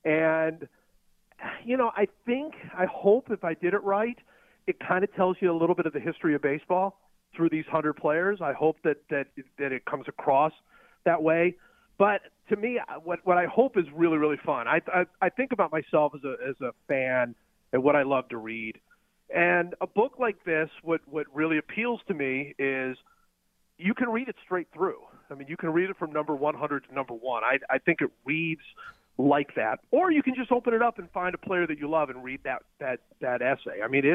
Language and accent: English; Cleveland, Ohio, United States; everything that I felt growing up in Cleveland as a young baseball fan is in this book.